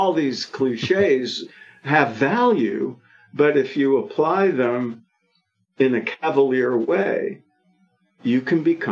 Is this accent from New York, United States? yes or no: yes; New York, United States; I grew up in New York, so I think of life in an apartment building.